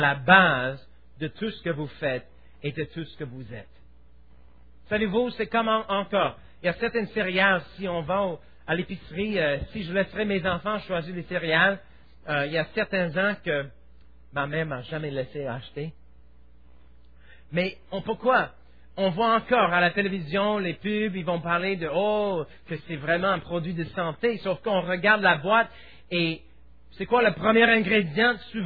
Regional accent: Quebec, Canada; Je suis Canadien, je suis Québécois, je suis, comme je dis, toutes ces choses. Et en plus, je vais ajouter à la fin de la liste, je suis chrétien, je vais à l'église une fois par semaine

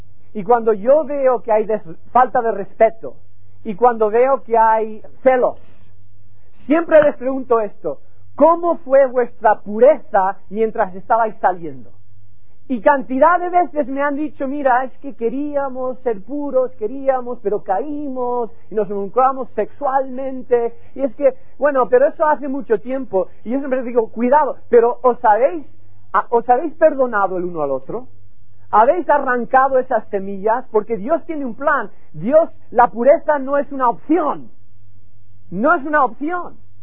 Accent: Burgos, Castile and León, Spain; now in United States; aunque me crié en España, vivo en los Estados Unidos y a veces se me oxida el español un poco. No solamente en España, pero en Burgos. No solamente Burgos, pero pueblo. Y orgulloso de ello. Soy de verdad por dentro muy pueblerino.

